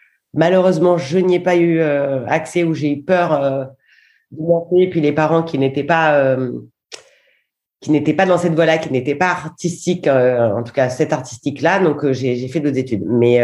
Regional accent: Marseille, Provence-Alpes-Côte d'Azur, France; moved away as an adult; also born or lived in Spain / United States; now in Paris, France; J'ai grandi à Marseille. jusqu'au bac. Ma famille est là, enfin mes parents sont encore là-bas. Et ensuite, j'ai fait des études à Paris, un peu en Espagne, beaucoup aux États-Unis

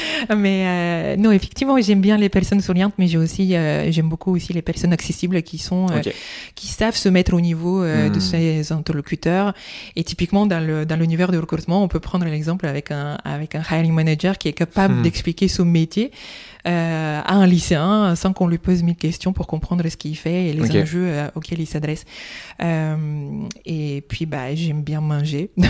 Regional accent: Bulgaria; accent: Bulgarian; French is a second language; je suis originaire de Bulgarie, de l'accent que tu entends depuis qu'on s'est rencontrés. En fait, je suis incapable de prononcer un mot qui contient deux R sans rouler au moins l'un des deux, ça c'est sûr.

